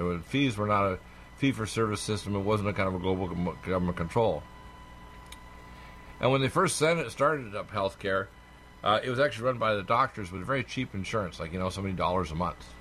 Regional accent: Detroit, Michigan, United States; born there; Well, I'm an American. I was born in Detroit, and my mom was born in North Dakota, and I have American relatives like in Boston and elsewhere.

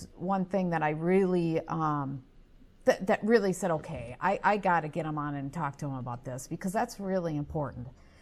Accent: Minnesota, United States; That's Minnesota. We're known for that.

